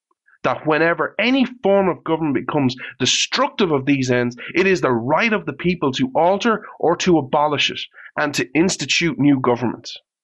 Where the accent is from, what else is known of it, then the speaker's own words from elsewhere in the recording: Ireland; I'm just picking Ireland because I'm Irish.